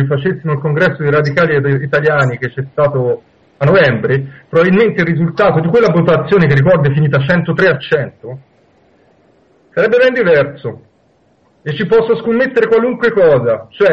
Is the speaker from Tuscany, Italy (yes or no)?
yes; Tuscany, Italy; è il Lazio, noi siamo toscani